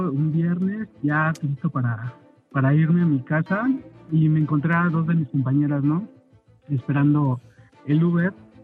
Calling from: Polanco, Mexico City, Mexico; De aquí de Polanco.

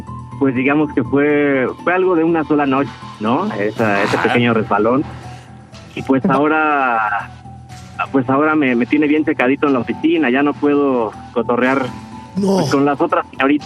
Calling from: Mexico City, Mexico; De la Ciudad de México

